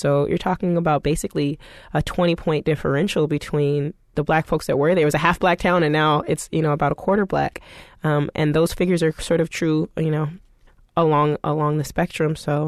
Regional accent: Oakland, California, United States; also born or lived in Hollywood; When I say I'm from Oakland and Hollywood, it's kind of like saying that I'm from Brooklyn in a way that Brooklyn was hot 8 years ago.

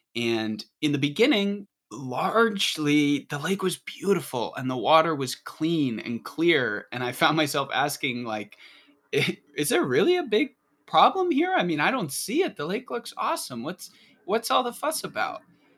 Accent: Essex Junction, Vermont, United States; So I grew up in Essex Junction, Vermont, but despite being that close, I didn't really know much about the lake.

